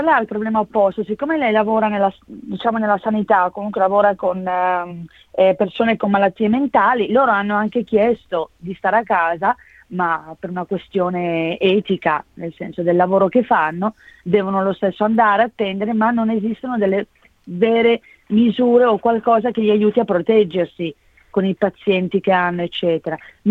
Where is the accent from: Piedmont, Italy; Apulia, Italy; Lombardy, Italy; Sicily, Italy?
Lombardy, Italy; Milan; io sono di Milano, scusate